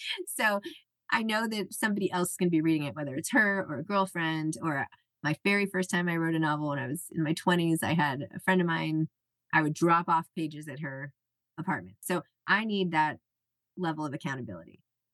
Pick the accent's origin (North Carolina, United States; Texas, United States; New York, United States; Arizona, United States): New York, United States; New York City; I'm from New York City.